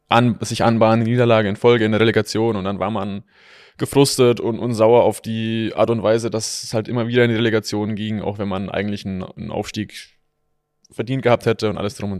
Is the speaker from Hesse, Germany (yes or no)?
no; Augsburg, Bavaria, Germany; Augsburg ist auch meine Heimat, also ich komme ursprünglich aus Bayern